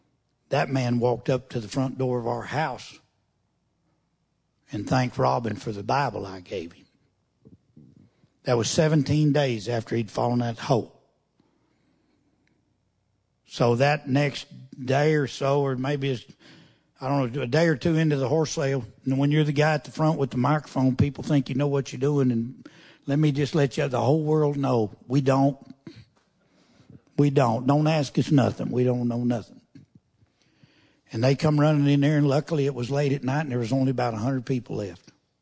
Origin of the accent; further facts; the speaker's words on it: Oklahoma, United States; I grew up in Oklahoma in a trailer house on top of a hill.